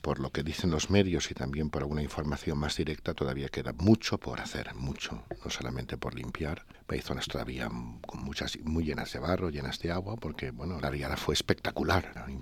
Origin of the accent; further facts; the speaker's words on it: Valencia, Valencian Community, Spain; now in Santander, Spain; algunas cosas las recuerdo permanentemente de mi tierra, de mis raíces, de la historia que he vivido en todos esos años en Valencia.